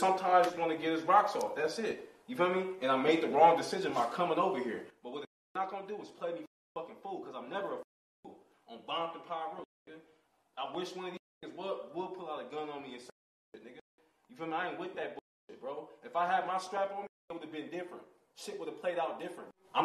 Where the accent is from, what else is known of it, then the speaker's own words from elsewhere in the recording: Compton, California, United States; I've been in all type of weird-ass situations growing up. You feel me? I'm from Compton, bro.